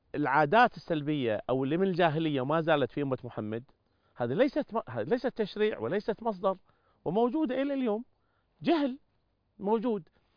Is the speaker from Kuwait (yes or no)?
yes; Kuwait; عندنا في الكويت